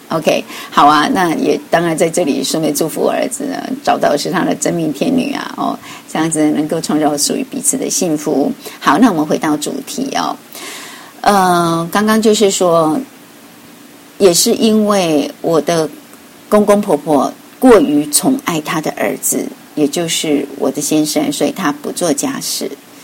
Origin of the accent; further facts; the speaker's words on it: Taiwan; now in Australia; 其实我们台湾人真的是勤劳、负责、乐观，而且呢勇于进取跟学习。就是即使我为了学习也带了两个孩子来到澳大利亚